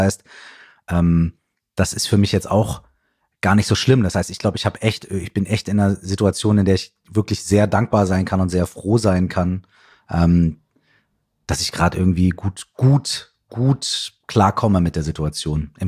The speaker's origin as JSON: {"language": "German", "town": "Minden", "region": "North Rhine-Westphalia", "country": "Germany", "tie": "born or raised there", "said": "ich bin nicht in der Großstadt aufgewachsen. Ich bin in einer kleinen Stadt, also Minden hat irgendwie knapp unter 100.000 Einwohner."}